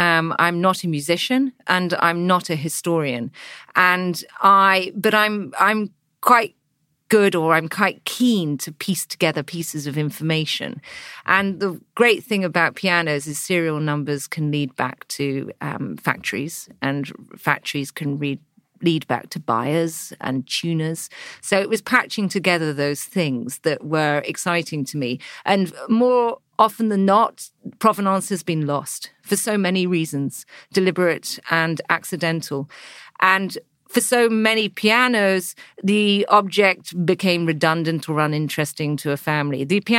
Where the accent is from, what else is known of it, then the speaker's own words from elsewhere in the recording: England, United Kingdom; you turn up as an English girl in minus 20, minus 30, saying I'm looking for a piano